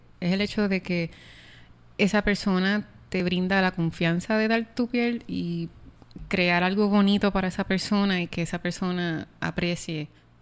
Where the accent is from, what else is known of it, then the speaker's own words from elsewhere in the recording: San Germán, Puerto Rico; vengo del pueblo de San Germán.